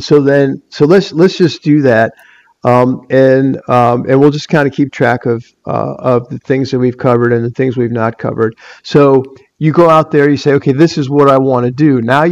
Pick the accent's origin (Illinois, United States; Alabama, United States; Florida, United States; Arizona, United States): Illinois, United States; Chicago; I know growing up in Chicago, that was the case.